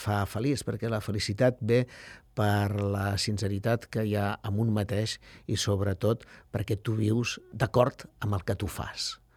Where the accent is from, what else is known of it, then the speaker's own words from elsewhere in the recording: Catalonia, Spain; born there; Home, jo vaig néixer al Bages, els meus pares són del Berguedà, o era el meu pare del Berguedà.